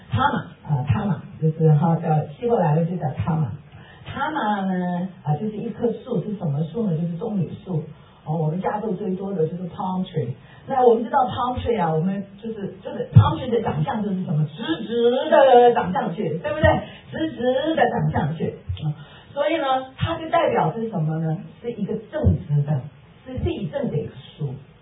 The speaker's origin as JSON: {"language": "Chinese", "country": "South Korea", "second_language": "Chinese", "said": "我们韩国人也美美美"}